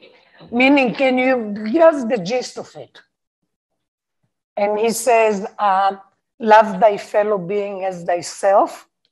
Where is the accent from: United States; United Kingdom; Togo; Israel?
Israel; And because I come from Israel, a place of war between the three traditions